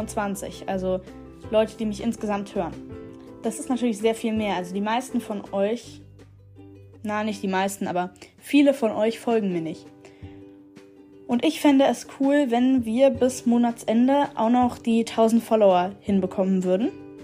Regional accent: Germany; Ich bin ja auch aus Deutschland

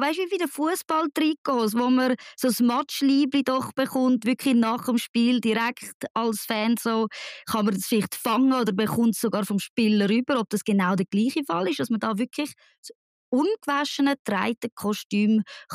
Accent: Zurich, Switzerland; Als Zürcherin wollte ich mich darum nicht zu weit aus dem Fenster lehnen

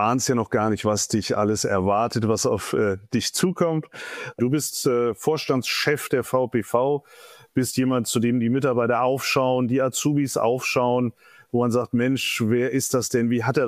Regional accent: Berlin, Germany; ich bin gebürtiger Berliner und damit natürlich Herthaner, leidender Herthaner.

